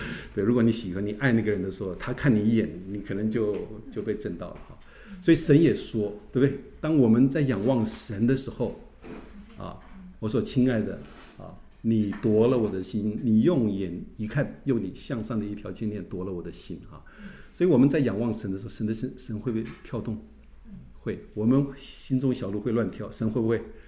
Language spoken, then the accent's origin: Chinese; China; 我们中国人喜欢眼睛大还喜欢眼睛小？